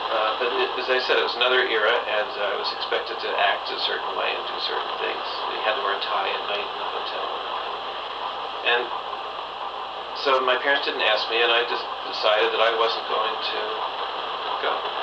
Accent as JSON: {"language": "English", "region": "Florida", "country": "United States", "tie": "born or raised there", "said": "and I was raised in Florida, where the schools were segregated, so it was total segregation"}